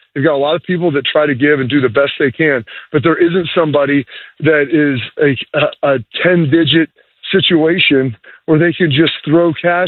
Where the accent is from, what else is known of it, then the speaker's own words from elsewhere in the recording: Ohio, United States; being you and I both growing up in Ohio, yep. and playing Ohio football.